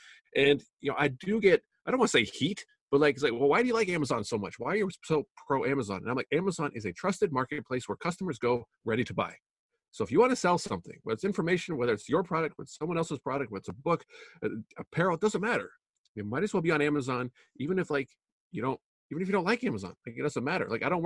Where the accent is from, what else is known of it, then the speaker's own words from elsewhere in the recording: Canada; now in United States; I'm originally from Canada. I moved to the United States. I did the legal immigration thing